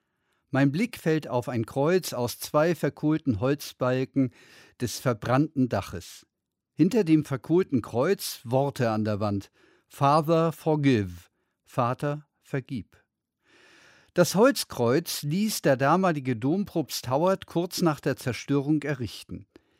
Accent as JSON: {"language": "German", "town": "Kiel", "region": "Schleswig-Holstein", "country": "Germany", "tie": "born or raised there", "said": "Woher wir denn kämen? Meine Heimatstadt ist Kiel."}